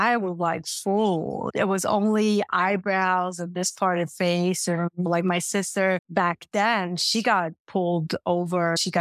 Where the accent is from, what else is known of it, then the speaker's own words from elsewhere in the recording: Iran; Growing up in Iran